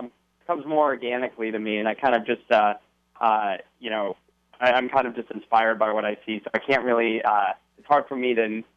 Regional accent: Annandale, Virginia, United States; Well, I grew up in Annandale. Annandale, Virginia, and I went to Annandale High School

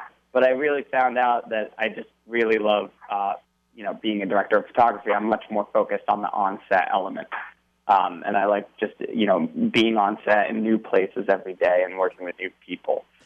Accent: Annandale, Virginia, United States; Well, I grew up in Annandale. Annandale, Virginia, and I went to Annandale High School

